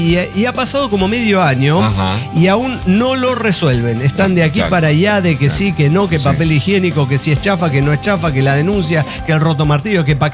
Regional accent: Toluca, State of Mexico, Mexico; sí, soy madre, soy madre mexicana

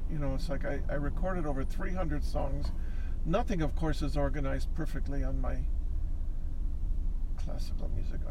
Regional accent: Toronto, Ontario, Canada; Toronto, Canada.

